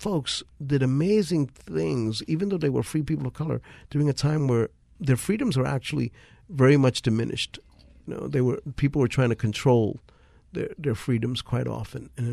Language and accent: English; Ecuador; I'm a mestizo. I'm mixed race. I'm Spanish. I'm also indigenous. I'm from Ecuador, so I have Andean native Ecuadorian blood. And I also have German.